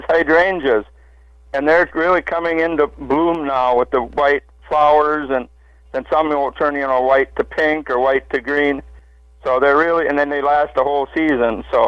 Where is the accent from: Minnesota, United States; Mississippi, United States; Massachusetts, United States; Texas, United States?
Minnesota, United States; Boyd; I'm from the Boyd area, and I went to Dawson Boyd School, and then I was involved in 4-H in Yellow Medicine County